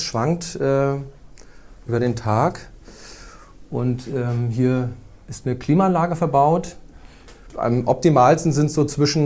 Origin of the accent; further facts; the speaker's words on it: Mecklenburg-Vorpommern, Germany; also born or lived in Berlin; Ich komme aus Mecklenburg, bin da geboren und aufgewachsen. Hab dann eine Ausbildung im technischen Bereich gemacht. Bin dann auch nach Berlin gezogen, habe da viele Jahre gewohnt.